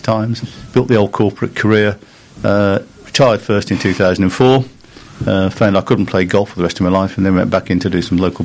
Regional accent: West Bromwich, West Midlands, United Kingdom; But basically, I'm hail from West Bromwich. I'm a West Bromwich Albion supporter.

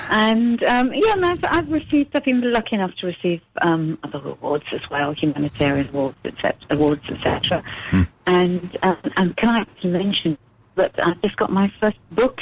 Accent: Bournemouth, South West England, United Kingdom; they lived in Bournemouth, which was my hometown.

